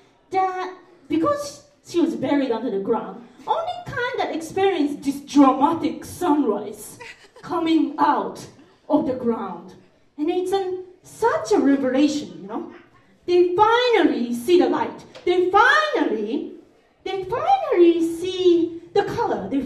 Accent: Japan; English is a second language; now in New York City, United States; I come from Japan, so like, I'm used to this punctual, fast train, right?

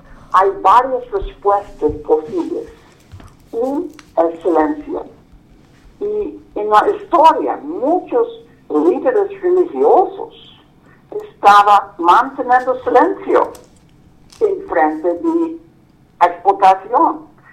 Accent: United States; Spanish is a second language; Yo soy de los Estados Unidos. Durante la guerra de Vietnam, yo estaba en la universidad

